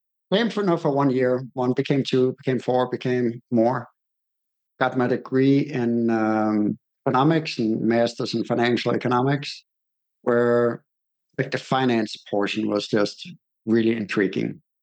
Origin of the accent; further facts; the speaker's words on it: Denmark; I'm actually from Denmark.